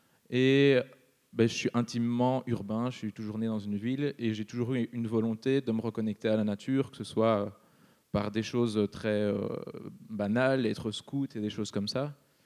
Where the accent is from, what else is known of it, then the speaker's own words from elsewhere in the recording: Brussels, Belgium; D'abord, je suis bruxellois